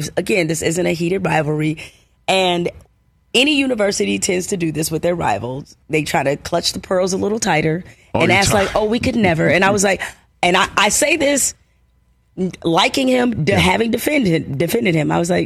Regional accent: Detroit, Michigan, United States; and also write about my life growing up in Detroit and my story in the most transparent, honest, vulnerable, raw way that I could.

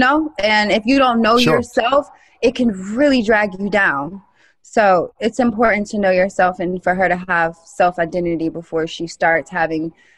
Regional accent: Vero Beach, Florida, United States; And I told myself that I'm from Vero Beach, Florida. It's a great community, everybody, but it's a community that everybody, they're raised up together, they marry together, and the cycle repeats.

